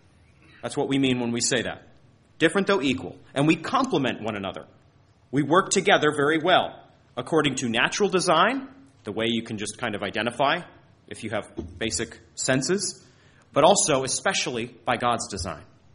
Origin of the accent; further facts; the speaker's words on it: Maine, United States; This is not far out there, Maine, my home state.